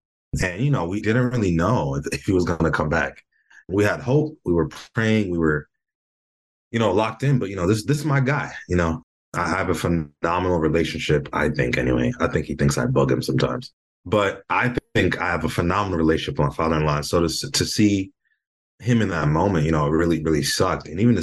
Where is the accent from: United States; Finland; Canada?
United States; Michigan; I grew up in Michigan. I grew up in the snow. 20 years. I did 20 years in Michigan.